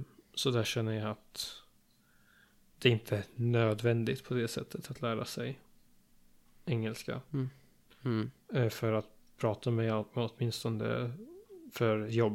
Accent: Sweden; som svensk som redan kan engelska, så skulle jag väl säga de viktigaste språken att lära sig

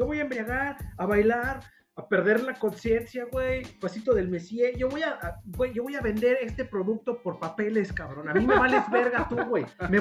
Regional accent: Mexico; En el momento que te dice, ¿de dónde eres? Y tú, de México.

